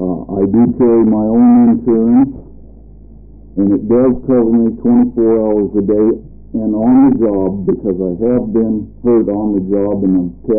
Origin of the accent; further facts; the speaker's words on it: Hillsboro, Oregon, United States; I'm from Hillsboro, Oregon.